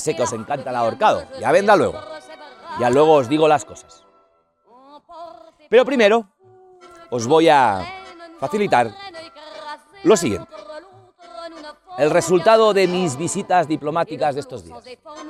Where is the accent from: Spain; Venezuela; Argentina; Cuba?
Spain; Vaya, yo soy de España, claro.